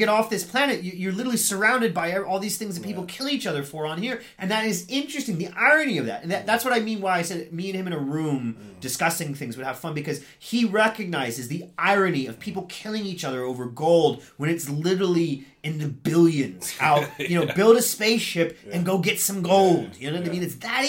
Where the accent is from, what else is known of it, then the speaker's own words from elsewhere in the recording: Cincinnati, Ohio, United States; I'm from Cincinnati, I'm NASCAR, mate.